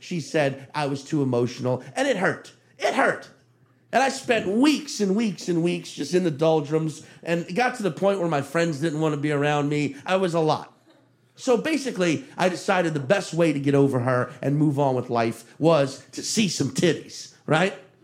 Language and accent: English; New Orleans, Louisiana, United States; I've said, oh, I'm from New Orleans, and they react like, woo!